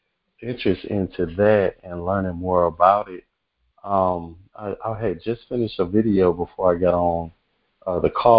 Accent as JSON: {"language": "English", "region": "Georgia", "country": "United States", "said": "I'm from Georgia."}